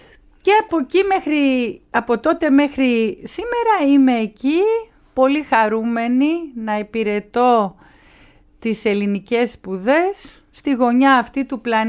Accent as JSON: {"language": "Greek", "town": "Athens", "region": "Attica", "country": "Greece", "tie": "born or raised there", "said": "Γεννήθηκα στην Αθήνα, μεγάλωσα στο Κουκάκι, σε μια όμορφη συνοικία που έβλεπα την Ακρόπολη κάθε μέρα"}